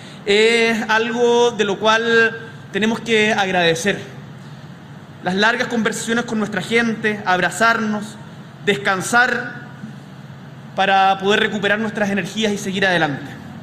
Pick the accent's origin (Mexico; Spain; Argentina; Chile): Chile; tenemos que retomar también como chilenos la costumbre de celebrar un poquito más.